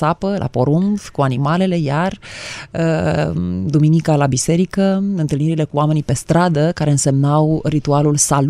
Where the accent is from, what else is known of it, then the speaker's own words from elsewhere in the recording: Coada Izvorului, Prahova, Romania; Am crescut la bunicii mei o vreme, pentru că mama a avut ceva probleme de sănătate și am copilărit undeva într-un sat, se numește Coada Izvorului, în Prahova.